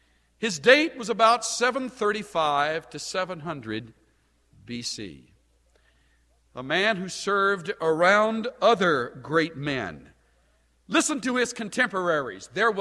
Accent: El Campo, Texas, United States; I personally find my original roots in Texas, and my hometown was El Campo.

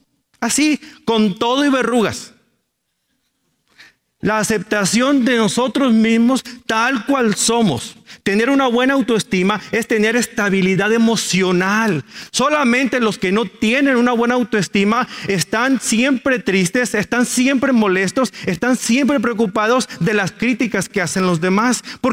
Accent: Mexico; Lo digo porque soy mexicano.

